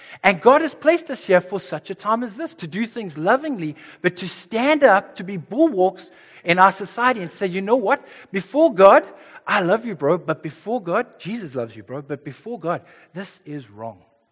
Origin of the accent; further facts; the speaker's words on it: South Africa; I know the South African Special Forces will probably not come rescue me.